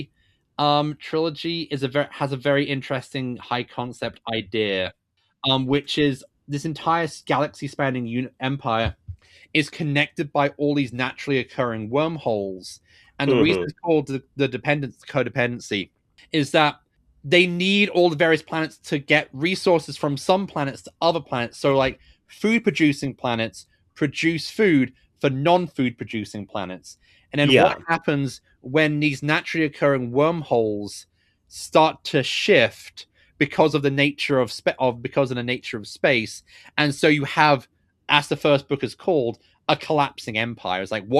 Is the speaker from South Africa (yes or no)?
no; United Kingdom; Sorry, I'm British.